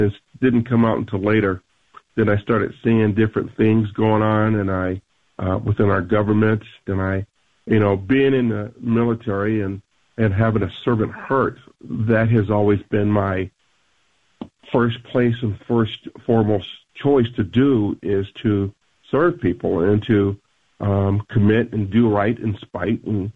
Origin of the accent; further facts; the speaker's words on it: Connecticut, United States; I'm from Connecticut.